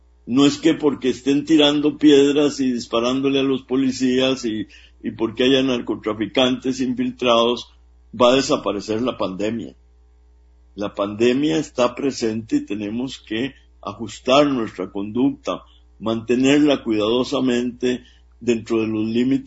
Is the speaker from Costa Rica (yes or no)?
yes; Costa Rica; hay que ser conscientes como costarricenses, todos los costarricenses